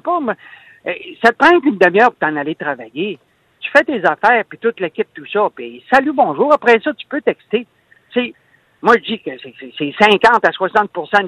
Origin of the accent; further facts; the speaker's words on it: Quebec, Canada; comme moi, je viens du Saguenay. Je traverse le parc des Laurentides.